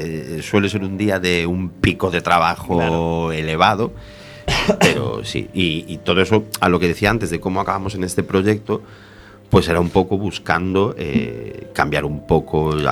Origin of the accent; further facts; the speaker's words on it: Argentina; now in Spain; A ver, yo ahí, que soy argentino, sí.